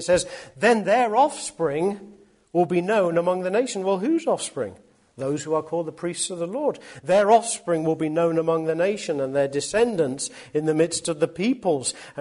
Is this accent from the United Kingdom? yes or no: yes; England, United Kingdom; I'm an Englishman, I have a British passport